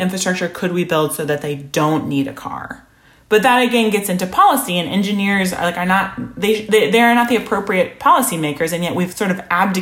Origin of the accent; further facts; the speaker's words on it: California, United States; Yeah, I grew up outside of Los Angeles and lived in Santa Monica after college.